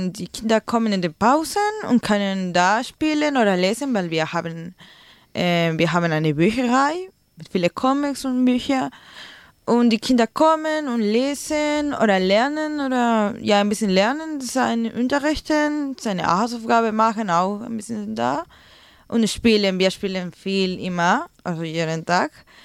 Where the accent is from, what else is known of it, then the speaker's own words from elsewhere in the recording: Peru; first language Spanish; German is a second language; Ich kann auch Deutsch lernen und Spanisch auch, weil das ist meine Muttersprache und ich spreche nur das. Also ich nur spreche Spanisch, aber in den Spanischunterricht die Formen gelernt, die Seiten zum Beispiel. Und ich wusste das nicht in Peru